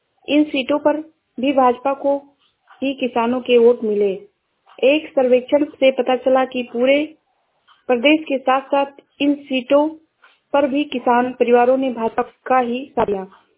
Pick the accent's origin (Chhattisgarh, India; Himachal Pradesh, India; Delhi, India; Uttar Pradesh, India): Uttar Pradesh, India; मैं जिला श्रावस्ती से हूँ।